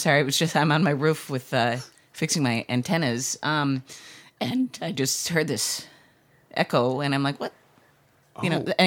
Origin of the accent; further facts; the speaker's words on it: Iowa City, Iowa, United States; also born or lived in Chicago; now in Los Angeles, United States; I was born and raised in Iowa.